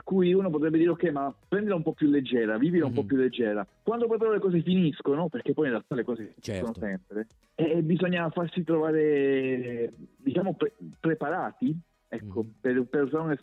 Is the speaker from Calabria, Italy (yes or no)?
yes; Calabria, Italy; moved away as an adult; also born or lived in Pisa / Milan / Germany; se mi chiedi di dove sono, io ti risponderò per tutta la vita calabrese. Sono nato in Calabria, a fine 18 anni sono stato lì, quindi io sono calabrese. Però poi ho vissuto comunque 10 anni a Pisa, 10 anni a Milano.